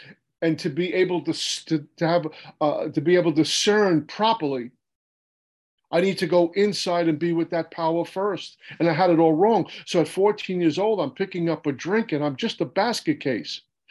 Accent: Brooklyn, New York, United States; picking up a drink in Brooklyn, New York, where I'm from. You can tell by the way I speak, I'm not from Alabama. But growing up in Brooklyn at 14 years old

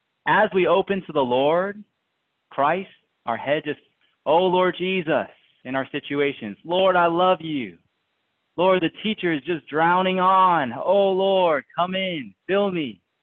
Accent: New Jersey, United States; And, you know, I grew up in New Jersey. I always, you know, wanted to work in the big city in New York, went to school in Boston

